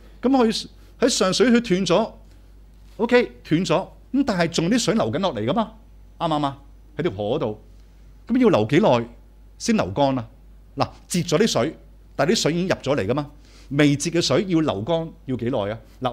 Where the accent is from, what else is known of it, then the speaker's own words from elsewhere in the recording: China; 我哋中国人有句说话叫见步行步。